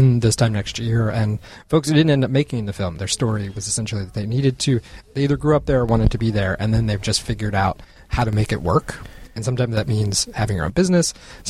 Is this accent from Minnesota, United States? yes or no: no; New Jersey, United States; it takes place where I grew up. And, you know, being able to spend a large portion of a year down in my hometown, essentially, making a movie